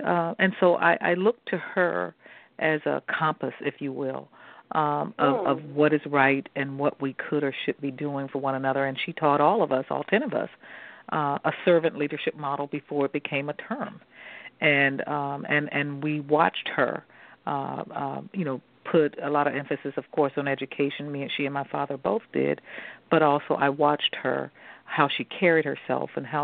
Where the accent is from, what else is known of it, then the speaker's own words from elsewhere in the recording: Greenville, Mississippi, United States; My roots are southern. I am originally from Greenville, Mississippi, in the heart of the Delta in Mississippi, where I am the youngest of 10 children.